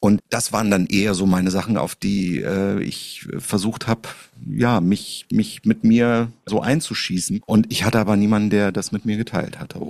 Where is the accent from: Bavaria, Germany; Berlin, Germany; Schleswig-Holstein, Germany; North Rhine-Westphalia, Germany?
Schleswig-Holstein, Germany; ich komme ursprünglich aus Nordfriesland, ne?